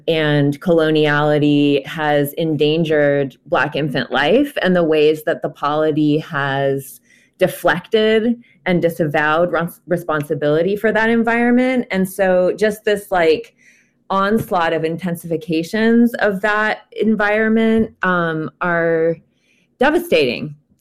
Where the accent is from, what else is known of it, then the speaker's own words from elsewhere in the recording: Seattle, Washington, United States; born there; also born or lived in Tacoma / Texas; Well, I was born on Duwamish land in what's currently called Seattle in Washington State.